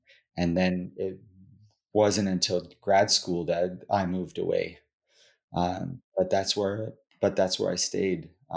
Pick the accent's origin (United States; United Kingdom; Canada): Canada; Coquitlam, British Columbia; I grew up in Coquitlam, BC, which is a small town outside of Vancouver, BC, that Canada. And at the time, it's changed a lot now, but at the time, the place where I grew up was it's like a suburb